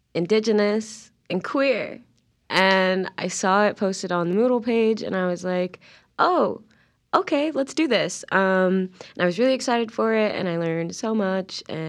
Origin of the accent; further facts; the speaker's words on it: Chiloquin, Oregon, United States; Even now, like when I go back to Chiloquin, I'm from the Klamath Indian old reservation, Chiloquin, mm-hmm. Oregon.